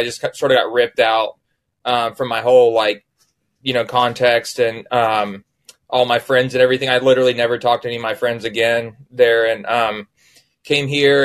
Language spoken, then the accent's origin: English; Anchorage, Alaska, United States; also born or lived in Tallahassee, Florida; so originally I was born here in Tallahassee, Florida. And then my mom was in the Air Force. So we lived in Anchorage, Alaska for, close to 10 years, just after I was born.